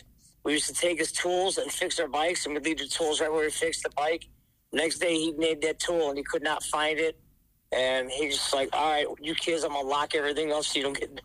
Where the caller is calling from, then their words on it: Indiana, United States; I'm actually in Indiana, sitting in my car.